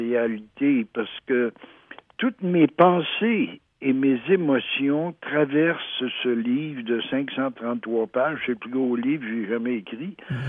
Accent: Val-d'Or, Quebec, Canada; born there; comme je suis né à Val-d'Or, en Abitibi, quand je sortais par la porte d'en arrière, je grimpais tout de suite dans un arbre.

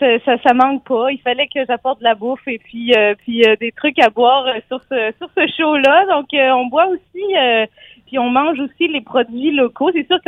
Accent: Blue Sea, Quebec, Canada; Moi, je suis native de Blue-Sea, donc je suis native d'ici.

